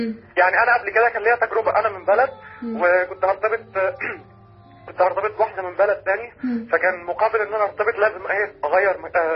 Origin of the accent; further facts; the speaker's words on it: Aswan, Aswan Governorate, Egypt; من اسوان يا فندم